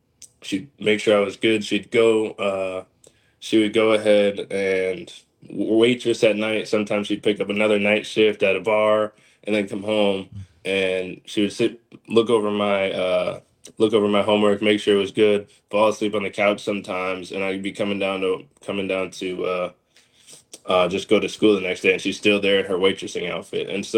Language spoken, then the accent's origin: English; New London, Connecticut, United States; is I grew up in New London, Connecticut.